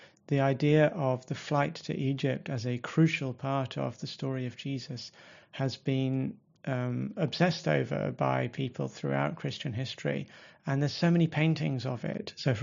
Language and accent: English; Basingstoke, South East England, United Kingdom; I grew up in Basingstoke, going to churches in the Forge network.